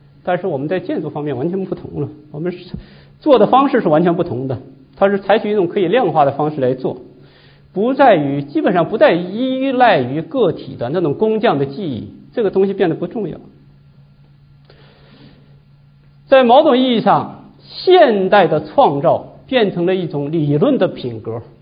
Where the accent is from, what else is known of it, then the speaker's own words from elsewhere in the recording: China; 对我们中国人来说是更私人性的东西